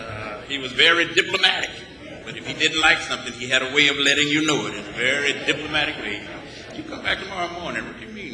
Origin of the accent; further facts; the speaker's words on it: Corpus Christi, Texas, United States; born there; I was born in Corpus Christi.